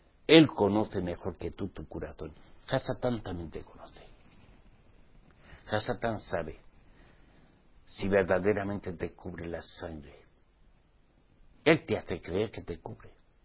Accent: Basque Country, Spain; Como vasco que soy

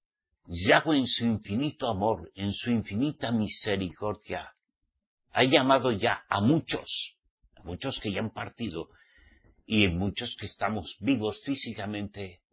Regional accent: Spain; yo era español. Yo no nací en Roma.

